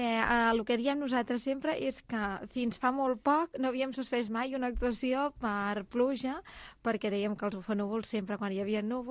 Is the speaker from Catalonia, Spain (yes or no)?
yes; Sabadell, Catalonia, Spain; Nosaltres som de Sabadell, tots dos